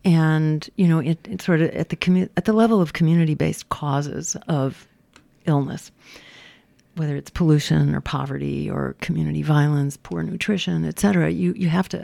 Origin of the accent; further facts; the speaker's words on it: Massachusetts, United States; the Democratic Party in my home state of Massachusetts decided that they were going to repeal the campaign finance reform